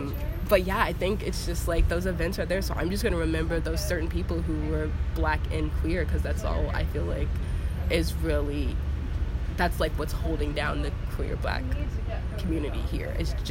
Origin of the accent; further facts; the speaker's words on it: Kentucky, United States; as a woman who is, I guess, technically from the South, because I'm from Kentucky